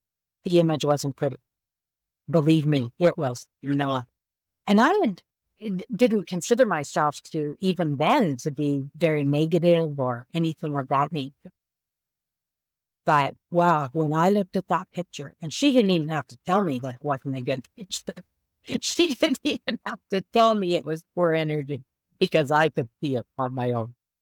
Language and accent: English; Canada; I am Canadian, so I do speak in provinces.